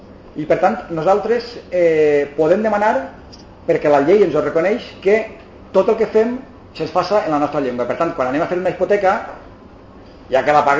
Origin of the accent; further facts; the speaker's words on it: Alcoy, Valencian Community, Spain; Si així jo soc d'Alcoi, puc demanar que em posen Alcoi amb la I llatina